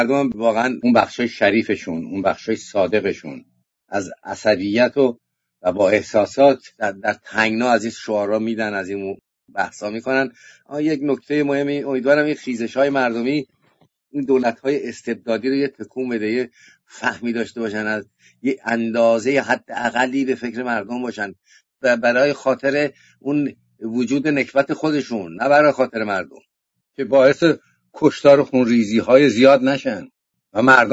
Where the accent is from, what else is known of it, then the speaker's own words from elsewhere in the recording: Iran; من به نظرم به عنوان یک ایرانی، هم غزه برای ایرانی مهم